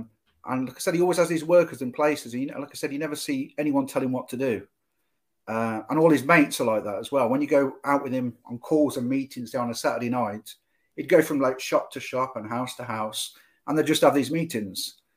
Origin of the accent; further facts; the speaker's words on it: Coventry, West Midlands, United Kingdom; Okay, I was brought up in Coventry. Pretty working class.